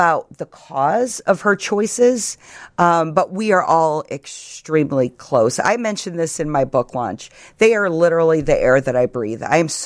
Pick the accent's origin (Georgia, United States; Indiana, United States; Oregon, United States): Indiana, United States; Munster; That is the address of the house we grew up in Munster, Indiana.